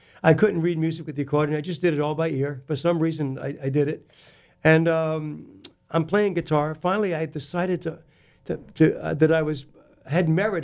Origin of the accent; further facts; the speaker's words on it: Massachusetts, United States; also born or lived in Brooklyn, New York; I was born in Brooklyn, raised in partly in Massachusetts.